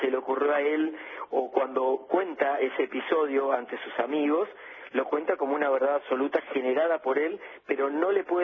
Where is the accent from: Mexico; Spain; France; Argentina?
Argentina; como argentinos